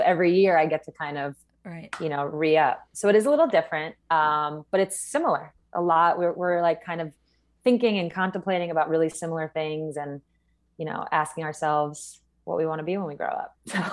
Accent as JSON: {"language": "English", "region": "East Coast", "country": "United States", "said": "I'm from the East Coast originally."}